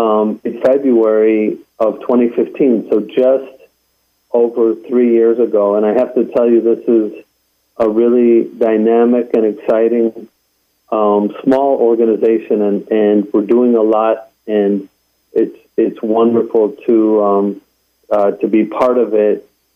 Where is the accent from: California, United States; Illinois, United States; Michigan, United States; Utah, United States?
Illinois, United States; Chicago; so I feel very connected to the city of Chicago and very proud of being a Chicagoan.